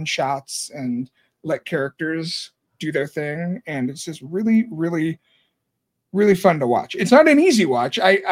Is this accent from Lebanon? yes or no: no; United States; And again, as an American, just seeing the bodies fall through the sky again